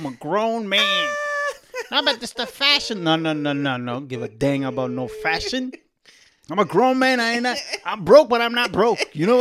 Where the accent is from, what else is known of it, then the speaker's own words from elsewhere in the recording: Dominican Republic; growing up in the Dominican Republic, my family, we were extremely humble family